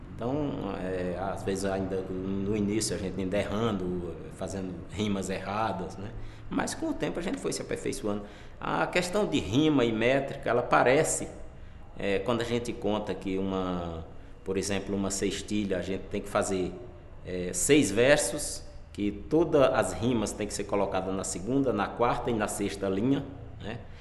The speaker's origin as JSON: {"language": "Portuguese", "town": "Pombal", "region": "Paraíba", "country": "Brazil", "said": "Eu sou de Pombal, na Paraíba."}